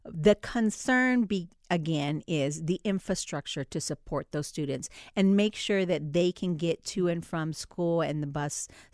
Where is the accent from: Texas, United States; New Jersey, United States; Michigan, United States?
Texas, United States; Dallas; I am originally from Dallas, Texas, where I rode the bus from middle school all the way to high school.